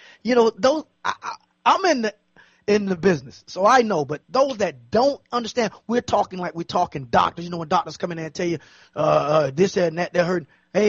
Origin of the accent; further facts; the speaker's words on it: Florida, United States; Only because I am from South Florida, and that's the only reason I'm doing this.